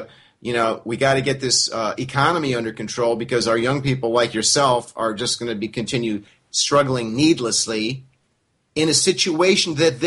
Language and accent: English; United States; because I'm actually an American who actually knows about other cultures and people